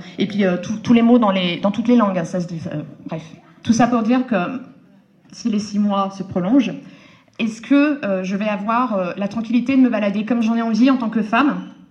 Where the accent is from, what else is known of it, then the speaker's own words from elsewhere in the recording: Lyon, Auvergne-Rhône-Alpes, France; Moi, je suis originaire de Lyon.